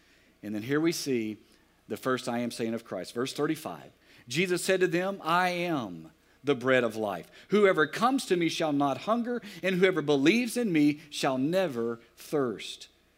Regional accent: Alexandria, United States; I was at Horseshoe Drive Baptist Church, my hometown of Alexandria

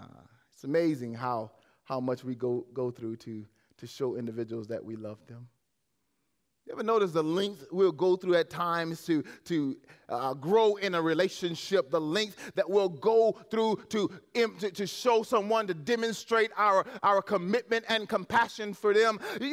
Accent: Ville Platte, Louisiana, United States; I was determined to drive through the flood from the little town Ville Platte where I grew up in Owen.

